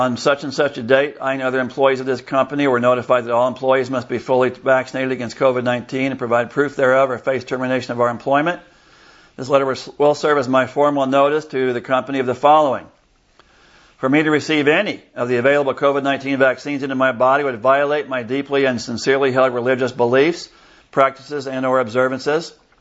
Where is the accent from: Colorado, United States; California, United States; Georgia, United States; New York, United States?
California, United States; born there; I was born in California, live in Florida. I call myself a Florida citizen.